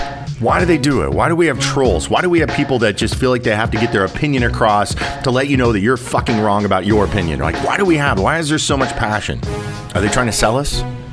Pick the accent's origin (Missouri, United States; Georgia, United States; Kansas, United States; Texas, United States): Kansas, United States; Topeka; I went back to my hometown of in Topeka.